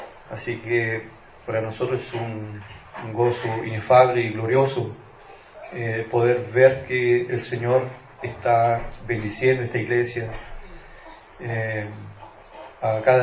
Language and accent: Spanish; Coronel, Biobío, Chile; Soy de Coronel